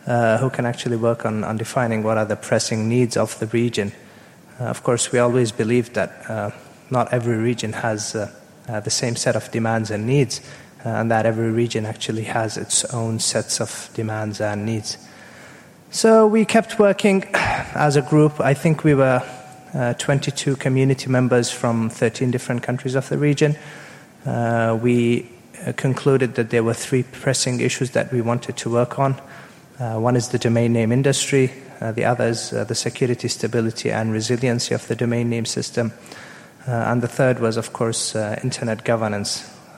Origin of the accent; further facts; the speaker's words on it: Jordan; English is a second language; I come from Jordan.